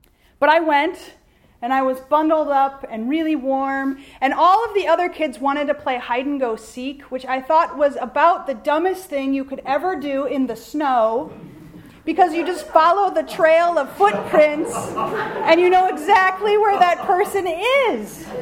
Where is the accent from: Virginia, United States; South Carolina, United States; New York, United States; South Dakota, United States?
South Dakota, United States; Well, I grew up in South Dakota, and so when Advent season came, it was a little different than what it looks like outside today.